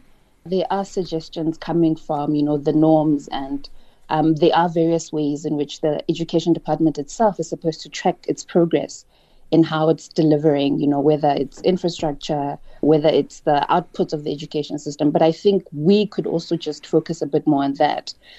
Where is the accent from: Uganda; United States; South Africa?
South Africa; that as South Africans, we really need to start seeing fixing the education system as a South African problem.